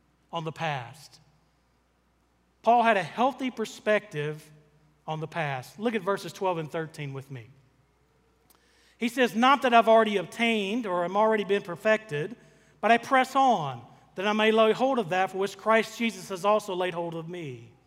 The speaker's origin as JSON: {"language": "English", "region": "Arkansas", "country": "United States", "tie": "born or raised there", "said": "but we grew up in South Arkansas, right? There's not a lot of beach in South Arkansas."}